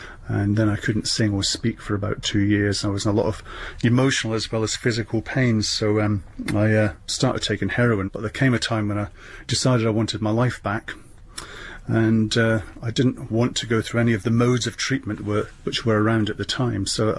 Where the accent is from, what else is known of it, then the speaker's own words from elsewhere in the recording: Scotland, United Kingdom; I grew up in the Fife of the 50s and 60s in Scotland, and in those days there was really no music around at all, and just leaving my little council flat with a guitar in its case